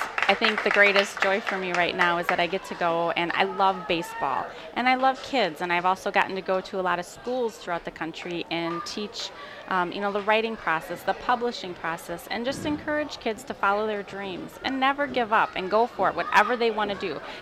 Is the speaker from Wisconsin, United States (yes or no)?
yes; Milwaukee, Wisconsin, United States; Well, and I'm from Milwaukee, so.